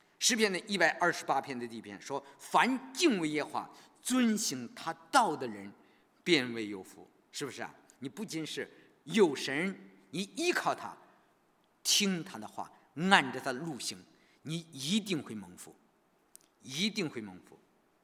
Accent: China; moved away; 我们中国人都过年的时候都是怎么样？都喜欢福字，是吧？我在国内的时候，几乎每一家不贴上一个福字

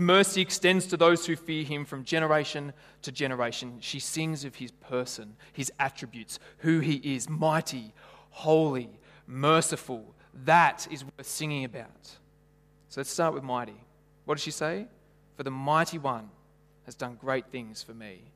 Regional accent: Lithgow, New South Wales, Australia; I grew up in Lithgow? I grew up in Lithgow, in case you didn't.

